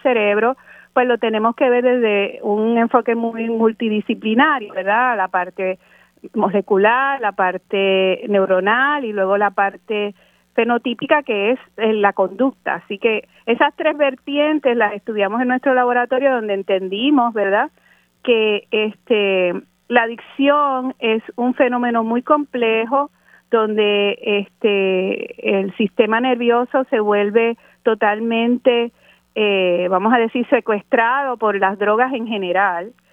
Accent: San Juan, Puerto Rico; Yo soy oriunda de San Juan, en particular de la urbanización Floral Park, que es un sector aquí en Atorrey, donde me crié con mis hermanos y con mis padres, ambos profesores universitarios.

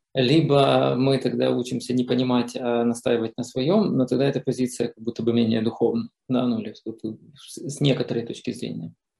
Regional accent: Ukraine; я украинец

